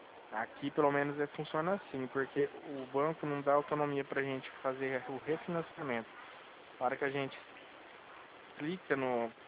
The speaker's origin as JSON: {"language": "Portuguese", "town": "Presidente Prudente", "region": "São Paulo", "country": "Brazil", "said": "Tá bom, eu sou de Prudente, tá?"}